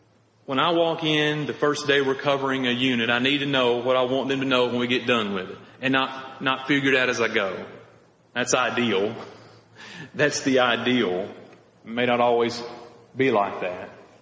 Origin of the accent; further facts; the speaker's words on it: Piedmont, United States; I am from Piedmont. Nobody's ever going to accuse me of trying to sound fancy, and I won't stand for it.